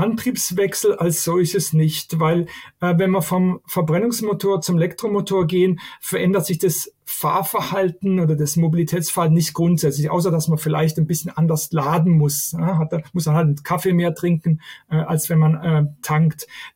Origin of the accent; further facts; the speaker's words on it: Switzerland; aber bei uns in der Schweiz und auch in anderen Ländern steigt Abo stärker